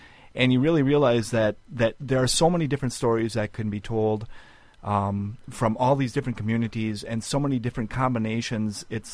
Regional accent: Wausau, Wisconsin, United States; in Wausau, which is, to me, which is my hometown.

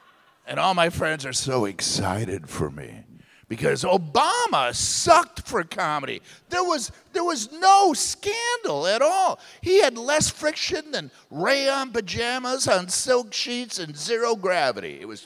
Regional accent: Wisconsin, United States; now in San Francisco, United States; I'm from New Berlin, Muskego, West Allis, Waukesha. I had to get out because comedy's illegal in Waukesha. Moved to San Francisco

